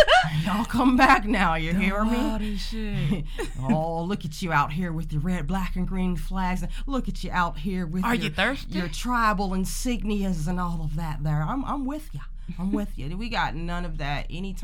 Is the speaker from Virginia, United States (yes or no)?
yes; Virginia, United States; I grew up in Virginia, so, like, I'm used to, like, yeah, sometimes cousins would step out of line